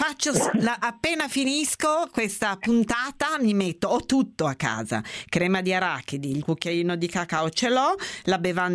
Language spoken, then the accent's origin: Italian; Turin, Piedmont, Italy; io sono nata e cresciuta a Torino e quindi come si fa a non amare il cioccolato nascendo a Torino e crescendo a Torino?